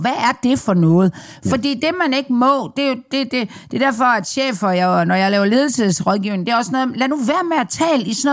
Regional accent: Jutland, Denmark; Ja, og jeg er sådan jyde.

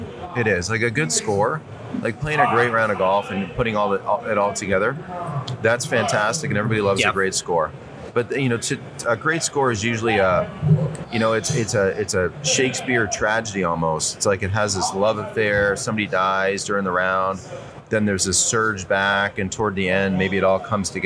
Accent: Toronto, Ontario, Canada; as a young man, you know, I grew up in Ontario, Southern Ontario, Toronto area.

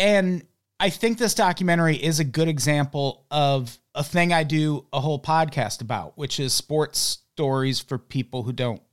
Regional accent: Illinois, United States; Yeah. And we're both from Illinois.

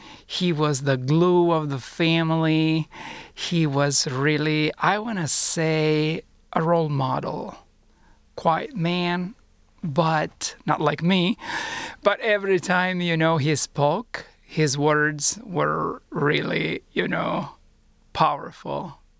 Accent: Sicily, Italy; So I was born and raised in Sicily, and I'm so proud of being Italian and Sicilian.

